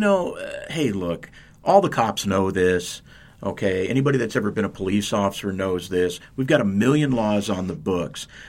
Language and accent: English; California, United States; we're originally from Little Salinas, California, which is in northern Monterey County.